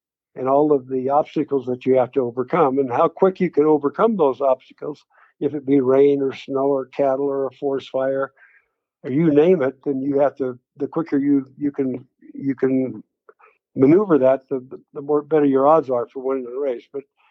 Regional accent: San Diego, California, United States; also born or lived in Tulsa; I was born in Tulsa, Oklahoma. My folks were from there, obviously. And then we moved from Oklahoma when I was only about 5 years old or thereabouts to San Diego. And then I was raised around San Diego, El Cajon and La Mesa

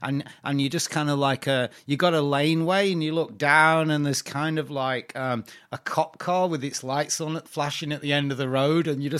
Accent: England, United Kingdom; now in Australia; oh, I'm from England, but I live in Australia.

